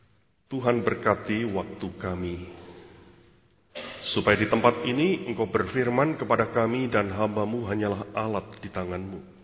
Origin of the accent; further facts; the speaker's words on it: Malang, East Java, Indonesia; also born or lived in Kediri; now in Bandung, Indonesia; Saya lahir di kota Kediri, Jawa Timur. Dibesarkan di kota Malang.